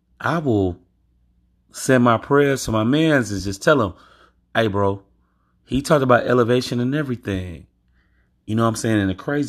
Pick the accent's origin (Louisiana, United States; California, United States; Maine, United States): Louisiana, United States; Bastrop; also born or lived in Elgin, United States / Chicago, United States; now in Rockford, United States; I'm in Rockford, Illinois. I'm from Bastrop, Louisiana. The home of the Hustlers, by the way.